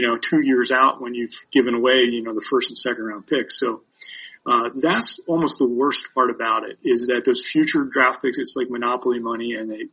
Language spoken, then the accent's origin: English; Baltimore, Maryland, United States; A really interesting case is right up the road, my hometown of Baltimore, right?